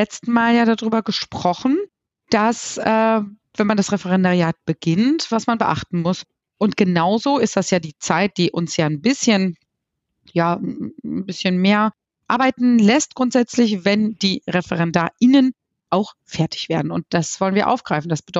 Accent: Lower Saxony, Germany; aus meiner Heimat, aus dem Osnabrücker Land

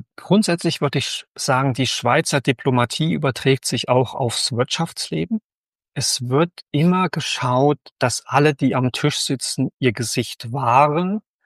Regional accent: Germany; Und für mich als Deutscher heißt Weiterentwicklung, ich bin zufrieden in der Firma.

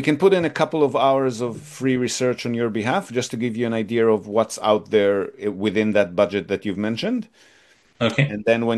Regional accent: Israel; I'm originally from Israel, so I'm like your wife.

